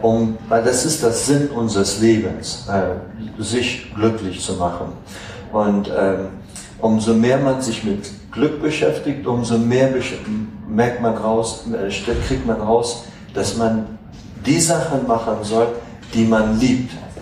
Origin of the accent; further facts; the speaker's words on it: Afghanistan; ich komme ja aus Afghanistan und wir sind immer Number One in Unglücklichsein.